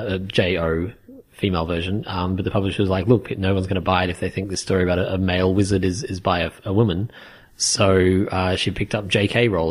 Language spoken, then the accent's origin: English; Australia; I wanted to be Australian because I'm Australian. I use a lot of Australianisms.